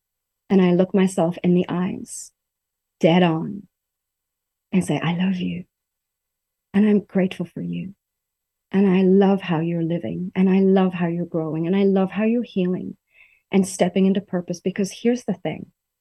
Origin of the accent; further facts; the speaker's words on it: South Africa; I'm drinking a tea from rooibos from South Africa, my home country